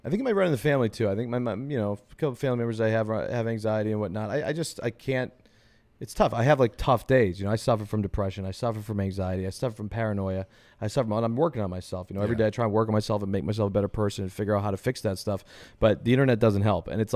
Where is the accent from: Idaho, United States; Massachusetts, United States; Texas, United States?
Massachusetts, United States; Lawrence; I come from Lawrence, Massachusetts. So I was born and raised lower class in Lawrence, which is an inner city in Massachusetts.